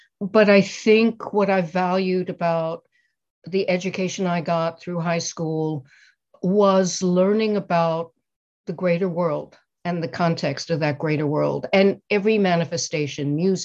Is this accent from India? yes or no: no; New York City, New York, United States; maybe is characteristic for kids growing up in New York. And then when I went to college for a number of reasons, and some of them were financial, it was the easiest thing for me to stay in New York City.